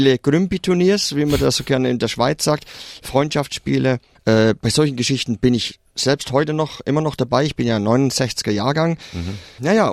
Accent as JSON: {"language": "German", "town": "Bempflingen", "region": "Baden-Württemberg", "country": "Germany", "tie": "born or raised there", "said": "komme aus Baden-Württemberg, aufgewachsen in Bempfling. Das liegt so in der Nähe von Metzingen, Reutlingen, zwischen Tübingen und Stuttgart, könnte man sagen. Aufgewachsen in einem Bayern-München-Haushalt"}